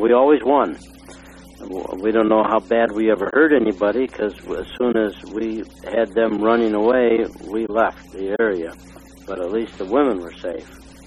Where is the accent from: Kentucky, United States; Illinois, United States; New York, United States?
Illinois, United States; Chicago; also born or lived in Detroit; We moved from Detroit, where I was born, to Chicago when I was about 7 years old, between 5 and 7.